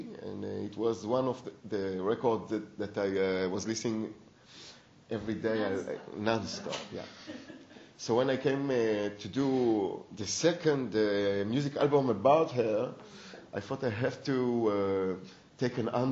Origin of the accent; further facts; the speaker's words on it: Kiryat Bialik, Haifa District, Israel; when I grew up in Kiryat Bialik